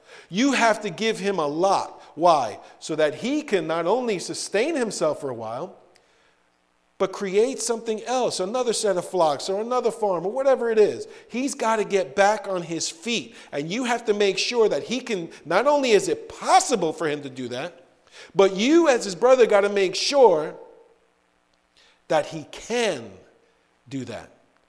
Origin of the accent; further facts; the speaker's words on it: New York, United States; I'm from New York, you know, so I'm going to tell you right now that I, you know, it's hard for me to trust anybody.